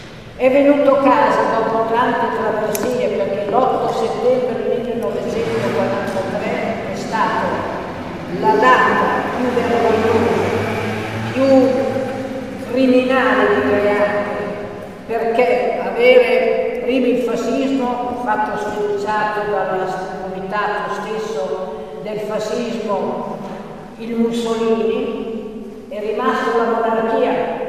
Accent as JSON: {"language": "Italian", "town": "Ferrara", "region": "Emilia-Romagna", "country": "Italy", "said": "io vengo da Ferrara"}